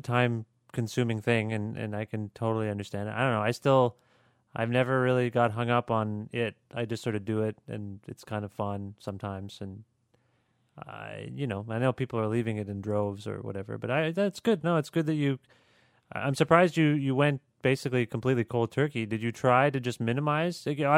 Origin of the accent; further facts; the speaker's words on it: Canada; we're Canadian